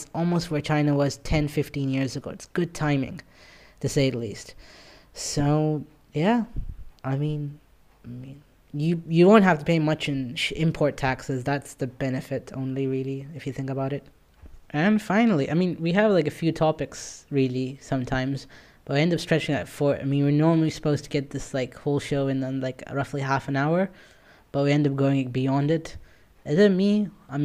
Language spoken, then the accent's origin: English; Pakistan; I would argue, I frankly say, as a Pakistani, we could put together plants